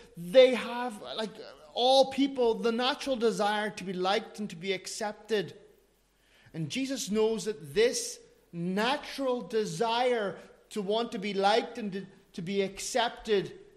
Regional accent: Ireland; now in Finland; as an Irishman

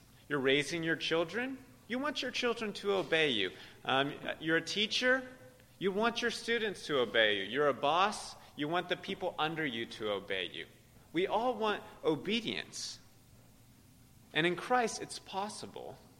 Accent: Ecuador; now in Brooklyn, United States; I grew up Roman Catholic in Ecuador, and now I'm a Wiccan.

